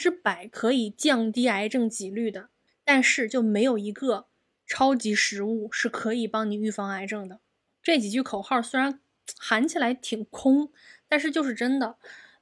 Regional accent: Northeast China, China; 我就觉得我老家那面真的是饮食习惯非常不健康。首先，东北是吃腌菜的，腌酸菜，对吧？咸鱼特别喜欢吃，我们家是海边的，而且我们那边很喜欢吃生的鱼虾蟹，就是生的呛一下。然后呢，我身为一个东北人，

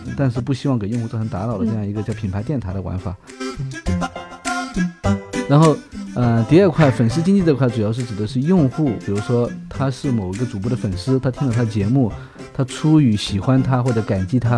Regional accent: Fujian, China; 我是个福建人，反正我发这个发的不标准

